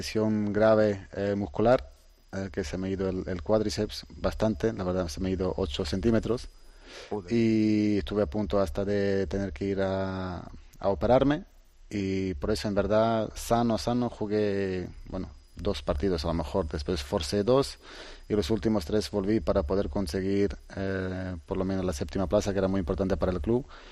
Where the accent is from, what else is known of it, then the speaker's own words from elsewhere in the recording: Switzerland; now in Croatia; Yo nací en Suiza, yo hice todo en Suiza, jugué con la selección de, suiza hasta los 19 años.